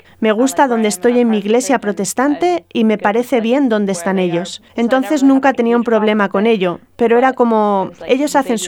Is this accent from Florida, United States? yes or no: no; Boise, Idaho, United States; now in Ireland; soy de Boise, Idaho, en América. Tengo 22 años y ahora estoy en Irlanda, como misionera.